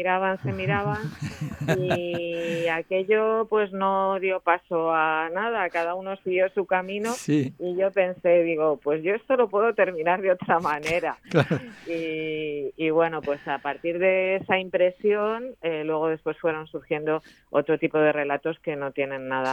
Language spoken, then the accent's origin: Spanish; Madrid, Community of Madrid, Spain; No, yo soy madrileña, tengo familia en Málaga, pero yo soy madrileña.